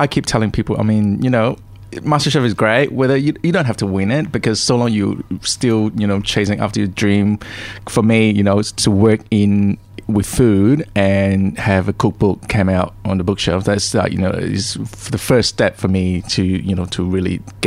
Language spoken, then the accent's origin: English; Malaysia; English is a second language; moved away as an adult; now in Australia; because I grew up in Malaysia. So half of the recipes are dishes that I grew up with in Malaysia